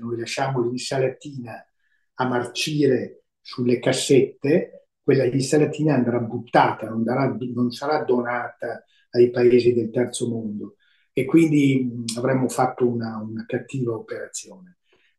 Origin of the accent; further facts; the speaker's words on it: Veneto, Italy; una bottiglia di un vino pregiato che parte dal Veneto, parliamo della mia terra